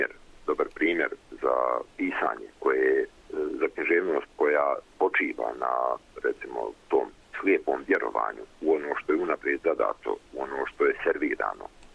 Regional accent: Zenica, Federation of Bosnia and Herzegovina, Bosnia & Herzegovina; premda sam rođen u Zenici i odrastao tamo, dobar dio djetinjstva provodio sam u Štocu, pošto mi je mati Štočanka bila, pa smo išli redovno, znači provodili se ljetni raspusti dolje, zimi išlo i tako dalje, tako da sam vezan za taj prostor Hercegovine

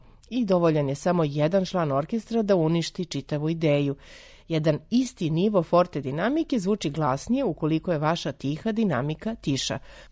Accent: Kotka, Kymenlaakso, Finland; Moj rodni grad, Kotka, ima samo 25.000 stanovnika, ali ima svoj muzički institut. Kao dete sam tamo odlazio na časove.

